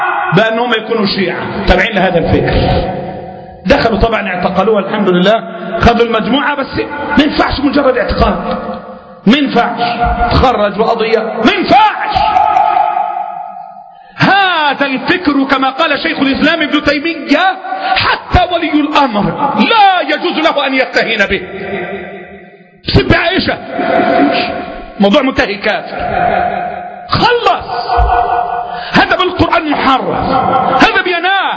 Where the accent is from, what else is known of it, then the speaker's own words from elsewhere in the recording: Egypt; والفقر عندنا في مصر فظيع